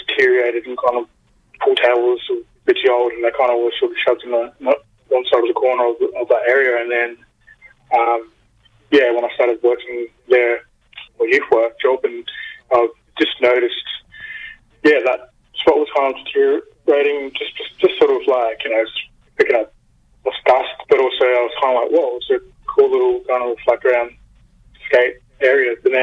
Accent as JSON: {"language": "English", "town": "Santa Teresa", "region": "Northern Territory", "country": "Australia", "said": "Yeah, well, I'm from Newport, a Santa Teresa community here in the Northern Territory, about 70-80k southeast from Alice Springs."}